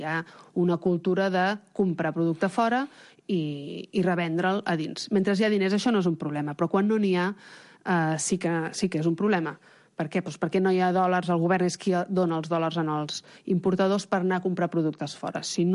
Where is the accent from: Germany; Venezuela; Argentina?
Venezuela; Catalan is a second language; És molt difícil treballar com a periodista veneçolà.